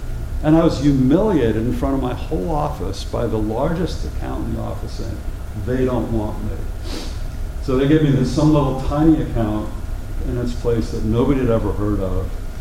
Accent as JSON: {"language": "English", "town": "Mountain Brook", "region": "Alabama", "country": "United States", "said": "Well, I'm from Mountain Brook, and I got four kids"}